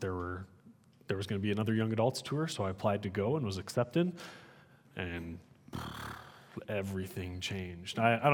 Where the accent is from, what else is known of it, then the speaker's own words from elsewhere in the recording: Florence, Montana, United States; also born or lived in Missoula; now in Phoenix, United States; I was born and raised in Montana, actually. Missoula born, lived in Florence.